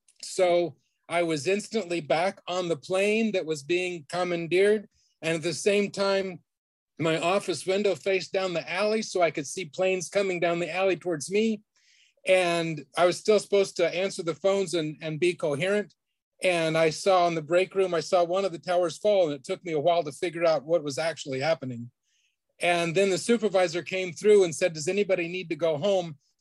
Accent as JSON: {"language": "English", "region": "Kansas", "country": "United States", "said": "I'm from Kansas, although I don't talk like that, but some people here do."}